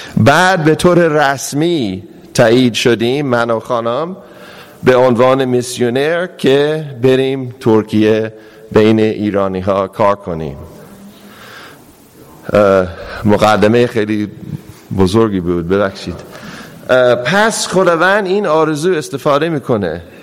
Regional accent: Atlanta, Georgia, United States; Persian is a second language; در آتلانتا، شهر خودم

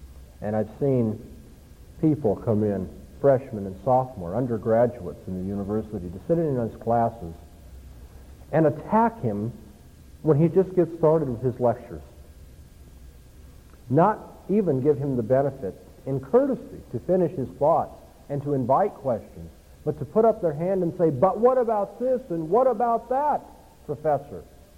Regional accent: California, United States; Now, I'm from Southern California

